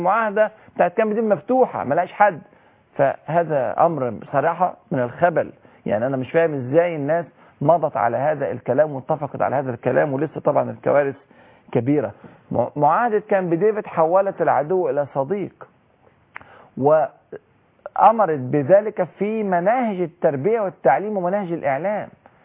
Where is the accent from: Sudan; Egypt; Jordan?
Egypt